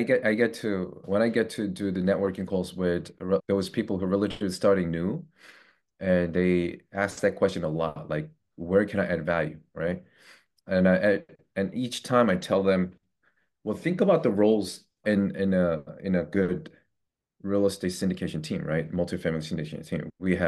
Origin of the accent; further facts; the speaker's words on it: New York, United States; maybe I'm able to do that because I'm from New York.